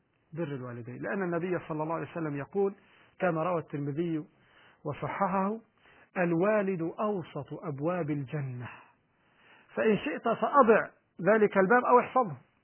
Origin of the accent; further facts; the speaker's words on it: Egypt